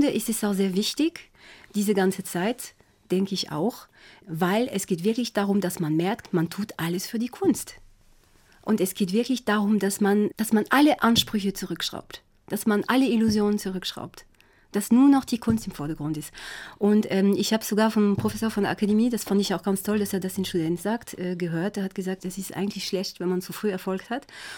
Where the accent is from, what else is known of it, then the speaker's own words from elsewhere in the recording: France; German is a second language; ich bin Französin und habe auch schon Französischkurse gegeben.